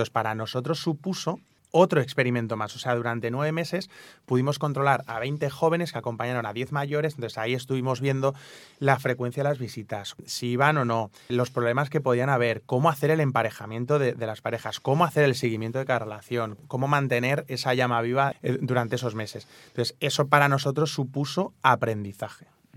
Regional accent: Ciudad Real, Castilla-La Mancha, Spain; moved away as an adult; also born or lived in Madrid; Oye, que nos ha costado mucho trabajo que hayas podido estudiar en Madrid. Claro, yo me fui de Ciudad Real, fue un esfuerzo muy grande para mi familia.

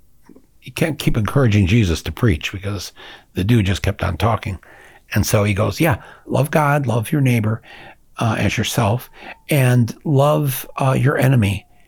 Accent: United States; And I'm speaking as an American, so we're the OGs of genocide.

